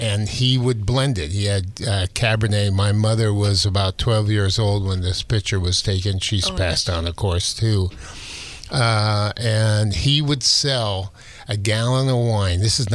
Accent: San Francisco, California, United States; Well, you know, wine was very much part of our life growing up in San Francisco in the Marina District.

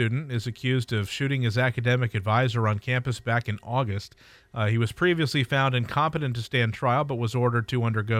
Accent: Columbus, Ohio, United States; Saturday afternoon was rough for me because I being born and raised in Columbus

